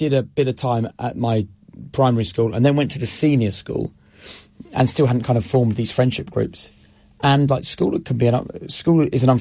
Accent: Norwich, East of England, United Kingdom; also born or lived in Peterborough; So I was born in Peterborough. And we moved to Norwich, where I grew up. I was born in 78. We moved there in 1987. So I was like 9 years old or something.

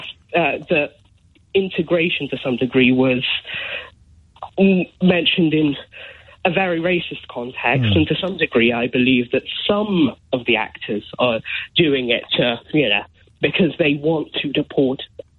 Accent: London, United Kingdom; I grew up in Northwest London, the community I grew up

